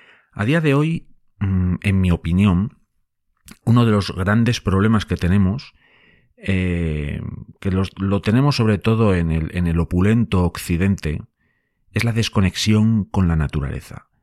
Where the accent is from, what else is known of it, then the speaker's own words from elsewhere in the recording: Boñar, Castile and León, Spain; que para ponerle nombre mi pueblo es Boñar, está en la montaña leonesa, en España.